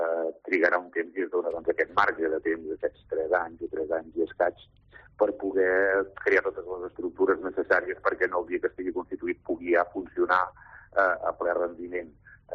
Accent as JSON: {"language": "Catalan", "town": "Prats de Lluçanès", "region": "Catalonia", "country": "Spain", "tie": "born or raised there", "said": "si parlo, per exemple, com el meu poble, Prats de Lluçanès"}